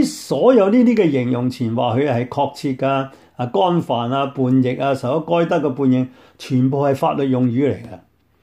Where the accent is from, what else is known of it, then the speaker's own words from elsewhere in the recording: New Territories, Hong Kong; 我喺香港长大，喺新界住